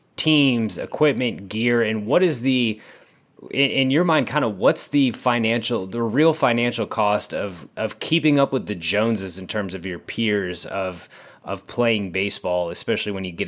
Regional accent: Texas, United States; And you know, I grew up in Texas, so it's pretty much every month except December.

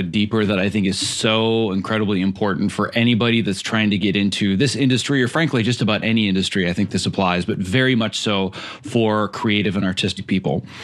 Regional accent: Midwest, United States; now in Los Angeles, United States; I remember right before I moved to Los Angeles and I graduated from college, was born and raised in the Midwest.

